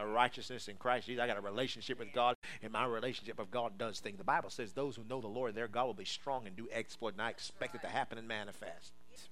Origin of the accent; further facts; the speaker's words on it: Maryland, United States; born or raised there